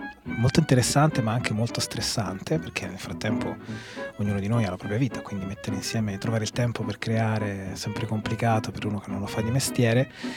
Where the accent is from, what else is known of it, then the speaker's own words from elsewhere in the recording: Ravenna, Emilia-Romagna, Italy; Io sono di Ravenna